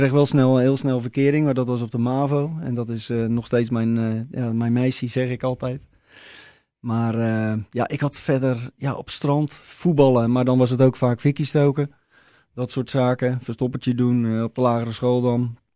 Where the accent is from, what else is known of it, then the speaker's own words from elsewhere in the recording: Noordwijk, South Holland, Netherlands; En opgegroeid in Noordwijk. En nog steeds woonachtig in Noordwijk. En ik denk dat ik Noordwijk nooit zal verlaten.